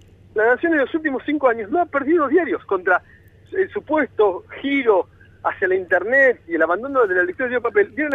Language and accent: Spanish; Bahía Blanca, Buenos Aires Province, Argentina; Yo soy de Bahía Blanca.